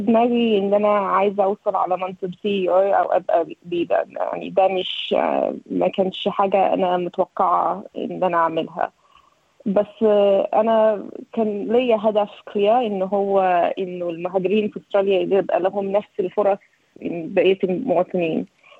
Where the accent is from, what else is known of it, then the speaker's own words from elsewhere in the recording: Egypt; now in Australia; طبعا انا مصرية واسترالية، وكمان مش مصرية ومش استرالية يعني.